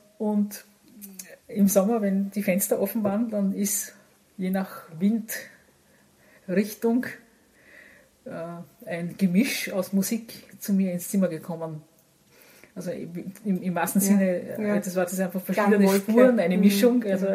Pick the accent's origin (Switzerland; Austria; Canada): Austria; Vienna; Also ich bin am Rande von Wien aufgewachsen, in einer, sagen wir doch eher, man könnte sagen, ein bisschen spießig, also es war spießig, es war einfach diese 60er Jahre